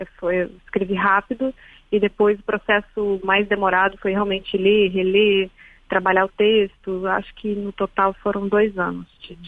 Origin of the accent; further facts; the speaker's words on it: Piçarras, Santa Catarina, Brazil; eu me lembrava muito da minha infância, da minha adolescência em Pissarras, que é uma cidade pequena, de Santa Catarina